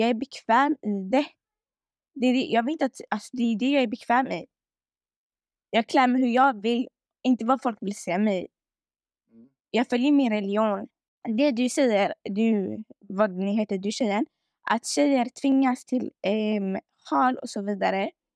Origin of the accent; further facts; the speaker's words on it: Syria; Jag är från Syrien och jag är muslim.